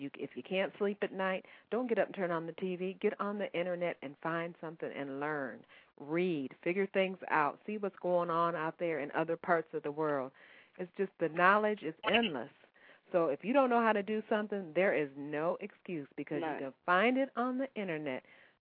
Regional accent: Oberlin, Ohio, United States; moved away; I'm from Oberlin, Ohio.

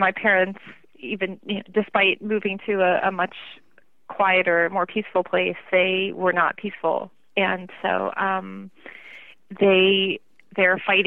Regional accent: New York City, New York, United States; born there; I was born in Queens, and we lived very near an airport.

